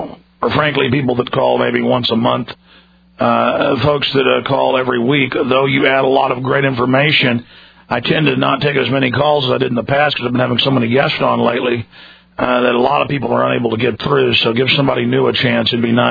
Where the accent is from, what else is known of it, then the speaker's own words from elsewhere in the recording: United States; And really, I'm just an American.